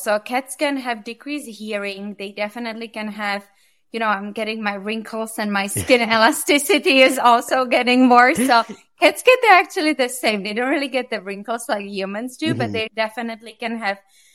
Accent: Czechia; I'm actually originally from Europe, a small country called Czech Republic.

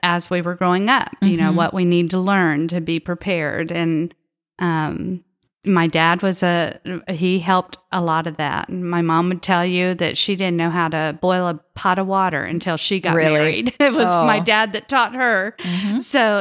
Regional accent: San Antonio, Texas, United States; I was born and raised here in the San Antonio area, and I married my husband and promptly moved to South Carolina.

